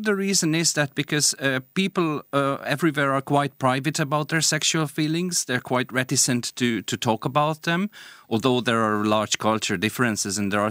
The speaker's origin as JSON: {"language": "English", "country": "Hungary", "second_language": "English", "moved": "as an adult", "lives_now": "Galway, Ireland", "said": "I'm coming from Hungary. I moved to Galway 5 years ago."}